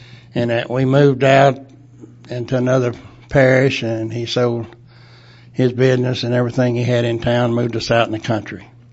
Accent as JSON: {"language": "English", "region": "Louisiana", "country": "United States", "tie": "born or raised there", "second_language": "English", "said": "I was raised down in South Louisiana. I came from a Cajun family. When I started school in the first grade, I had a hard time speaking English."}